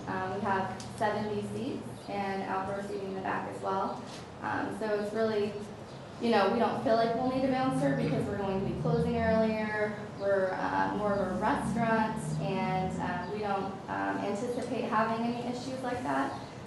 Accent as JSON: {"language": "English", "town": "Portland", "country": "United States", "said": "So in the beginning, we opened over there, we're from Portland, so we didn't know everyone in town, and we didn't really know what to expect."}